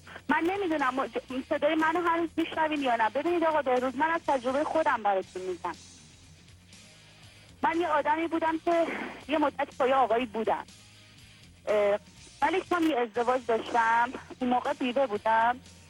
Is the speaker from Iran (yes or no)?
yes; Iran; ما ایرانی هستیم ما یک فرهنگ چندین هزار ساله پشت سرمونه